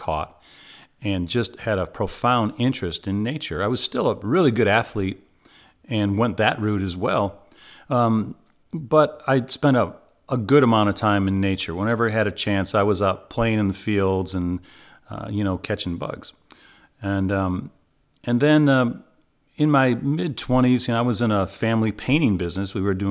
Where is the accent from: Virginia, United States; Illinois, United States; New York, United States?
Illinois, United States; I grew up in Illinois.